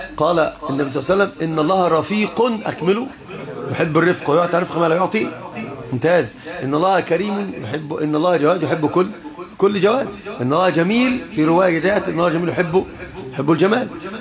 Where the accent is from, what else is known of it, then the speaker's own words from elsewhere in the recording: Upper Egypt, Egypt; انا صعيدي